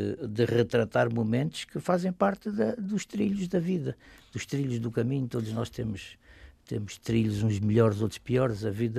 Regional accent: Luanda, Angola; now in Lisbon, Portugal; Porque eu nasci em Angola, vivi fundamentalmente em Luanda, e agora tenho um outro lugar, como eu chamo, da minha vida, Lisboa

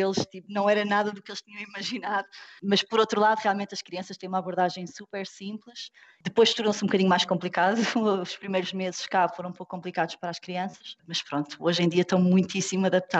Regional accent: Portugal; Portanto, eu sou portuguesa, mãe portuguesa, pai português

